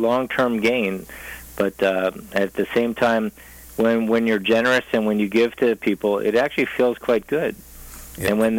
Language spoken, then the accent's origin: English; East Coast, United States; I'm originally from the East Coast, but now I'm in Michigan.